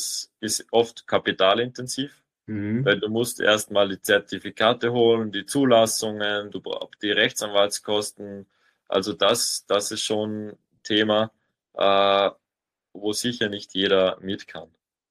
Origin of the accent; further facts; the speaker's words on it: Austria; ich bin Österreicher